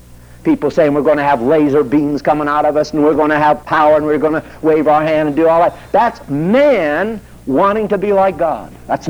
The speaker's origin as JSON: {"language": "English", "region": "Connecticut", "country": "United States", "tie": "born or raised there", "also_born_or_lived": "Maine", "said": "I'm a Yankee. I was born in Maine, raised in Connecticut."}